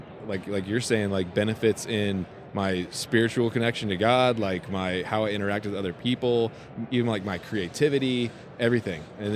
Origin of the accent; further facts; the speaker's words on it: East Coast, United States; Yeah, I grew up on the East Coast hunting whitetails and waterfowl.